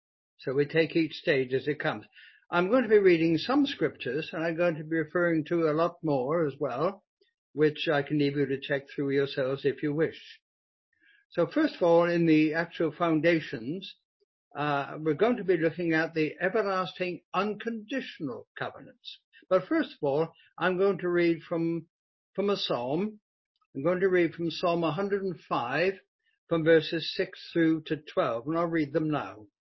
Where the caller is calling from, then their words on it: Bournemouth, South West England, United Kingdom; I'm speaking from Bournemouth